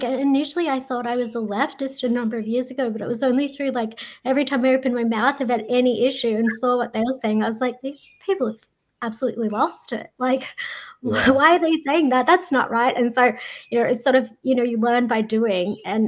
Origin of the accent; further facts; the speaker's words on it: Australia; Like I'm quite Australian like that.